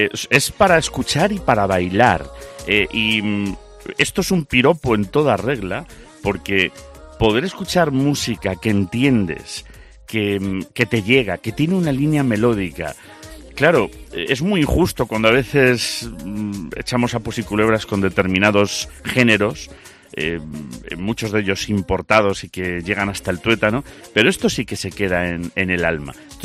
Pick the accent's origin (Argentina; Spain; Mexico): Spain; Galicia; yo que me miras y parezco así, según me ves, y de este tío es de Pakistán seguro, y soy gallego.